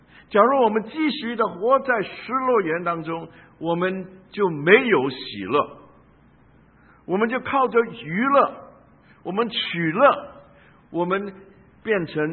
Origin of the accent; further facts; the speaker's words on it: Guangdong, China; now in United States; 我的背景、我的原生家庭，我是广东人，所以很多事情呢都是从我的学校，我也读过共产党学校，也接受过很多共产主义